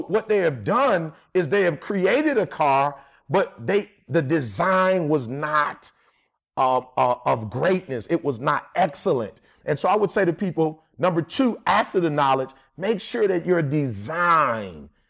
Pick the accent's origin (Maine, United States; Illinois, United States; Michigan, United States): Michigan, United States; Detroit; You guys know I'm from Detroit. We call it recall in Detroit.